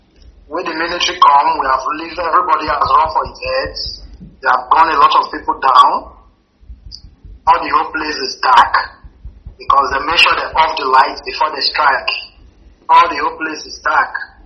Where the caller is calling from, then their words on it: Lagos, Nigeria; From Lagos.